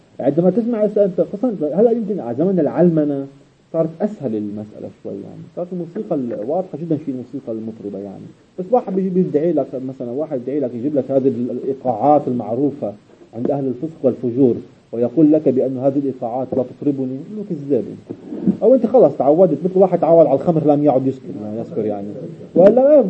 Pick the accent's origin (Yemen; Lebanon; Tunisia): Lebanon; اللي عندنا بلبنان بياكلوا المعزة فقط والغنمات